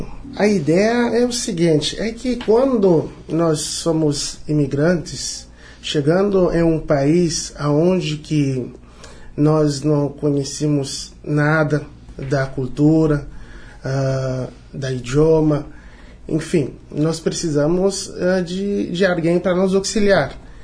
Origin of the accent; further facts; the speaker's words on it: Haiti; Portuguese is a second language; nós somos haitianos e a grande maioria de nós somos negros